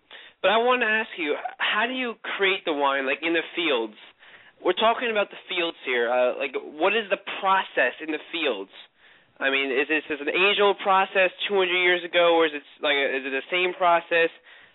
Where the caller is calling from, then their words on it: New Jersey, United States; I'm calling from New Jersey.